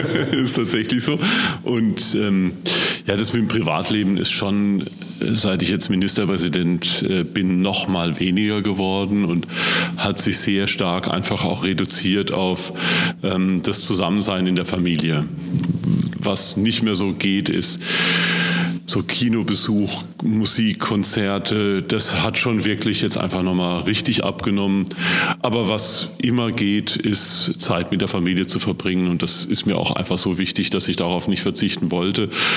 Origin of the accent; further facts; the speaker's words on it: Rhineland-Palatinate, Germany; accent: Palatine German; Aber als Südpfälzer wusste ich sofort, was sich dahinter verbirgt. Als Pfälzer sage ich immer, es ist immer total interessant zu sehen, wie sich das Pfälzisch dann doch untereinander unterscheidet.